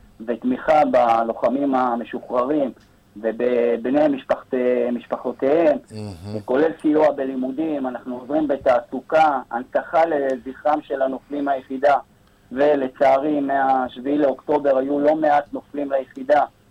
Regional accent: Ashkelon, Southern District, Israel; אני במקרה אשקלוני והיו אזעקות בבוקר

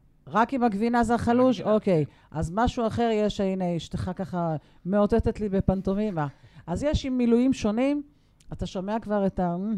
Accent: Kfar Tavor, Northern District, Israel; שהוא שכן למקום שאני מגיע ממנו, מכפר תבור

